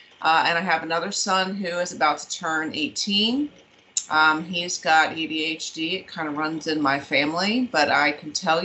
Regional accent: Maryland, United States; I grew up in Maryland. I live in Maryland now.

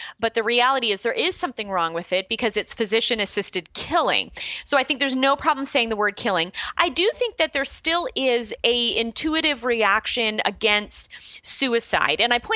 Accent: Canada; as a Canadian looking back at my own country

